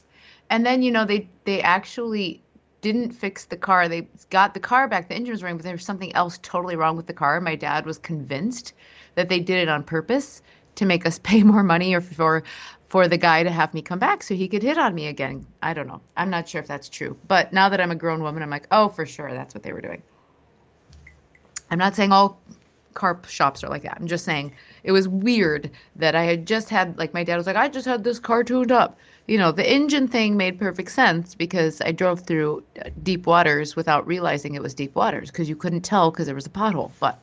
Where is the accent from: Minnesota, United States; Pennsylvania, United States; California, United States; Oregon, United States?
Minnesota, United States; So anyway, I'm from a land where we always have weather. I'm originally from Minnesota, as many of you know.